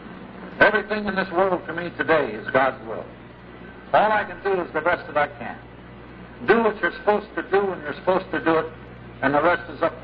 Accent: Coeur d'Alene, Idaho, United States; I was so glad that they invited me to talk in my hometown, you can't believe it. Because we come up there every year, see tonight. We come up there and get a taste of heaven here in Coeur d'Alene.

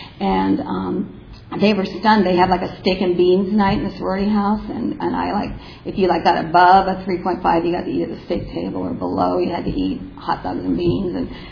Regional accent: China Lake, California, United States; I grew up in China Lake. You can't see anything with the Mojave Desert.

